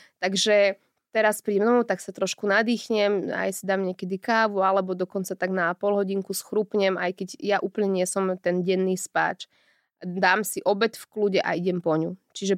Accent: Nitra, Nitra Region, Slovakia; Ja som z Nitry

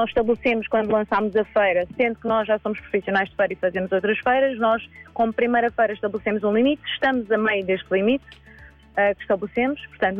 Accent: Portugal; como português e como nós sabemos como é que funciona feiras

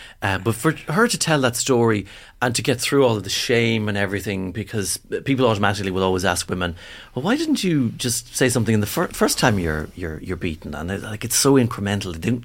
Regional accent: Monaghan, Ulster, Ireland; I'm from Monaghan, so we see the north.

